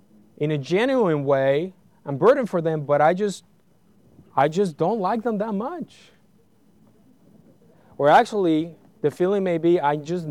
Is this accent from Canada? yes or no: no; Puerto Rico; I remember when I was growing up, you know, I'm originally from Puerto Rico.